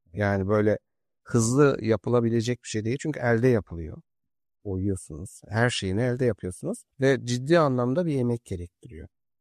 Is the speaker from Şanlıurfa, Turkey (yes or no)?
yes; Urfa, Şanlıurfa, Turkey; born there; Şimdi Urfa doğumluyum ben.